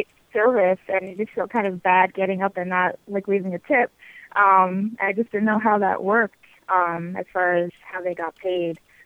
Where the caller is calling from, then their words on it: Vermont, United States; I'm calling from Vermont.